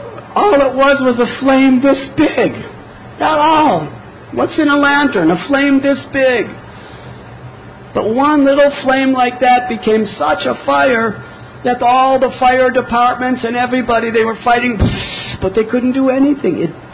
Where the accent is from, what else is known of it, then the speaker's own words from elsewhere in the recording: Chicago, Illinois, United States; I'm from Chicago, so is Trinakarta Prabhu.